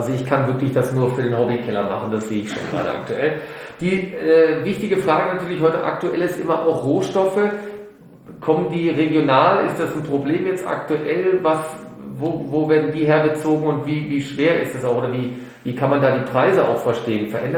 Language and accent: German; Rhineland, Germany; das kleine Gedeck, wie man bei uns im Rheinland sagt